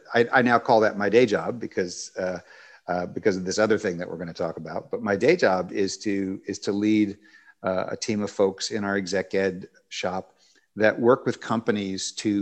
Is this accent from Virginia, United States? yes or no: yes; Newport News, Virginia, United States; I'm actually from Virginia. I'm from Newport News, Virginia, which is in the southeastern part of the state.